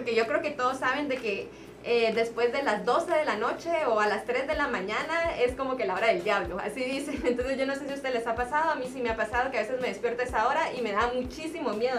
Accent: Guatemala; Nosotros también somos de Guatemala

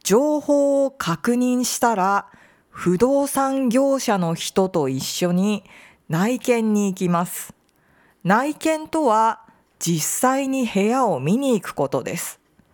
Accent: Tokyo, Japan; now in Osaka, Japan; 私の実家は東京ですが、大阪は東京に比べると天気がいいです。

